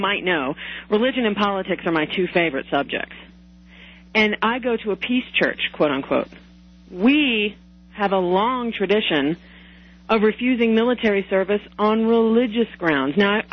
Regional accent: Virginia, United States; Oh, I'm from Virginia, and it was so delicious to see what happened in the gubernatorial race there.

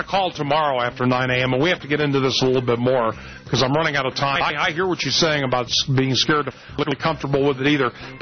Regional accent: California, United States; Yeah, well, I'm from California. I mean, I went through part of that, and I remember the battles that were out there.

